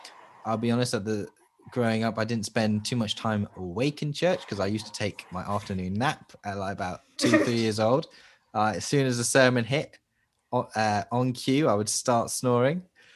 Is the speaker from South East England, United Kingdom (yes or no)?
yes; Southampton, South East England, United Kingdom; born there; I was born in Southampton to my parents, Andrew and Christina